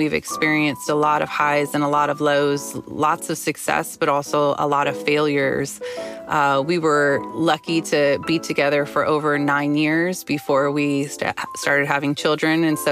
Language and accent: English; Los Angeles, California, United States; My husband's born and raised in South LA. I grew up in the community, a child of community organizers, and we were raising our own children here in this neighborhood.